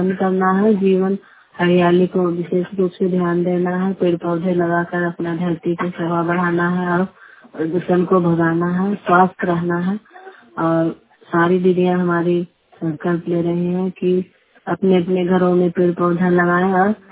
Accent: Kachahra, Bihar, India; मैं कचहरा गांव से हूँ और नॉर्थ ब्लॉक जिला नालंदा के वासी हूँ।

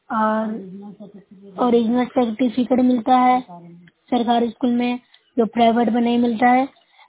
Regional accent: Bihar, India; मैं नूरसा ब्लॉक से हूँ, जिला नालंदा की निवासी हूँ।

